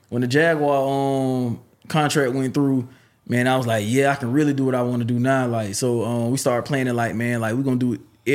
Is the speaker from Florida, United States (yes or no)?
yes; Jacksonville, Florida, United States; like they just loved the fact that I'm from Jacksonville. You know what I'm saying? Like that's my backyard.